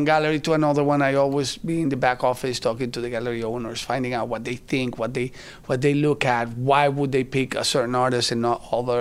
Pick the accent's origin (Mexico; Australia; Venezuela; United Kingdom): Venezuela; La Guaira; now in United States; Well, I was born in Venezuela, you know, and came to the U.S. in 1996.